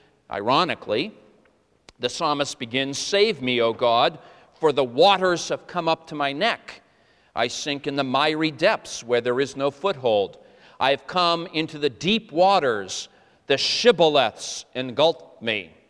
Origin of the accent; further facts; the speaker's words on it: Boston, Massachusetts, United States; I was born and brought up in Boston, lived all my life within a walk of where we are this minute.